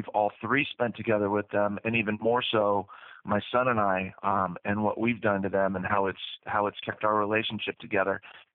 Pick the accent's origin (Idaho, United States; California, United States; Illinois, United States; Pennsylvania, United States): California, United States; San Diego; when I was young, I grew up in San Diego, right by the water